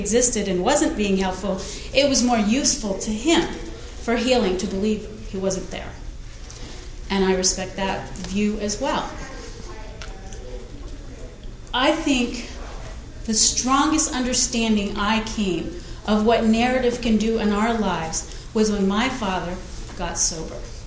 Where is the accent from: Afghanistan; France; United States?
United States; New England; Now, I was in the Deep South, and I came from New England.